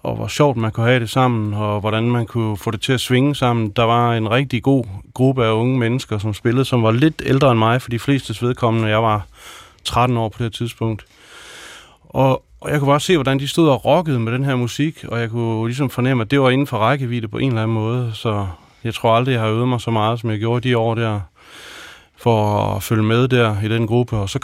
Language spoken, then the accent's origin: Danish; Vejle, Region of Southern Denmark, Denmark; jeg gik på Steinerskolen over ved Vejle, hvor jeg voksede op.